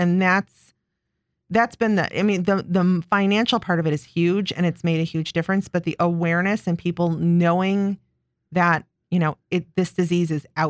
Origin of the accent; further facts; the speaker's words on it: Buffalo, New York, United States; now in Rochester, United States; I'm from Buffalo, so I don't say Charlotte.